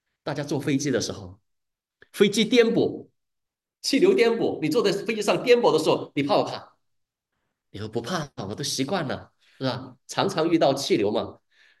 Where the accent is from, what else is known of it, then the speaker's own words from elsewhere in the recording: Chongqing, China; now in United States; 那我老家在重庆，重庆有很多什么东西？防空洞。